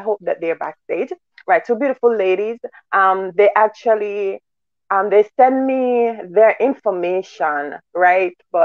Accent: St. Ann's Bay, Saint Ann, Jamaica; I'm from St. Anne's Bay! I'm from St. Anne's Bay as well.

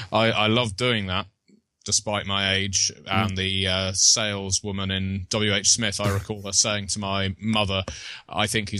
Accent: South East England, United Kingdom; also born or lived in Salisbury / Southampton; I have almost all of my life lived on the south coast of England near the south coast of England, moving between the cities of Salisbury and Southampton.

